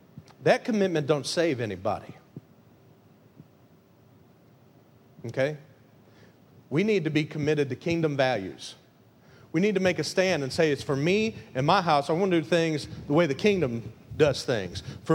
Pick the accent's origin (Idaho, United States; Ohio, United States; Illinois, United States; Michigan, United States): Michigan, United States; Lincoln Park; when I was back in Lincoln Park, my hometown, Michigan.